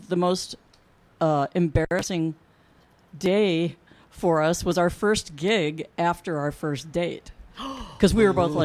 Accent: Madison, Wisconsin, United States; Well, I guess it started here for me, because we came here when I was three.

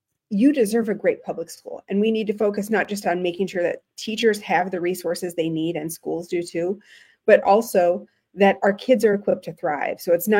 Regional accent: Marshfield, Wisconsin, United States; Well, I was born in Marshfield and spent my early years in rural Taylor County, which if you're not familiar, it's north of Highway 29.

